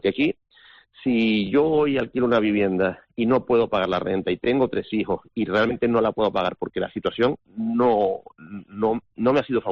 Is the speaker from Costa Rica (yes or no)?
no; El Hierro, Canary Islands, Spain; Yo soy de la Isla del Hierro.